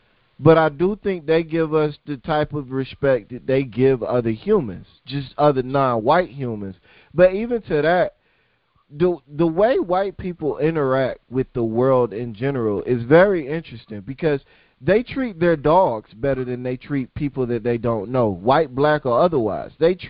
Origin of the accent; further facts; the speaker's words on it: United States; Me, especially being an American, I feel like I can say this.